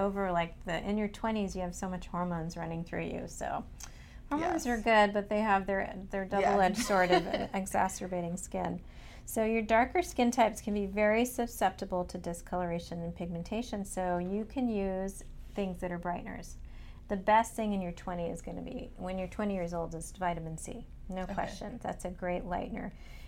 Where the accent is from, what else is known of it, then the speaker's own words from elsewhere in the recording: Kenya; born there; Yes, and I'm from Kenya. You didn't know that I was born in Kenya.